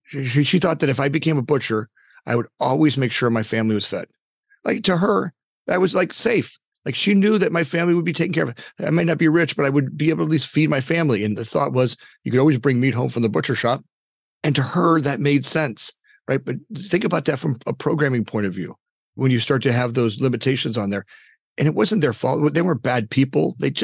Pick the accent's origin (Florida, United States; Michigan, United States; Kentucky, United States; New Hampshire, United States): Florida, United States; Pompano Beach; look, I grew up in Pompano. My mother worked at Denny's. I was a poor little Italian kid that was darker and had curly hair